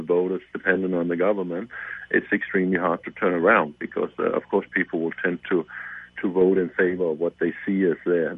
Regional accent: Denmark; English is a second language; where I come from Denmark

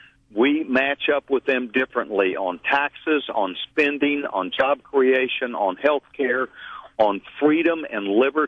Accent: Texas, United States; And I think, not just by being a Texan, but by me being an American, that I do not want to follow that as a model.

